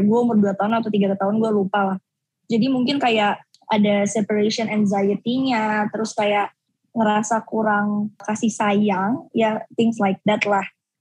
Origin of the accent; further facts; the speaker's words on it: West Java, Indonesia; Kebetulan gue di rumah dipanggil Neng kan, karena gue orang Sunda.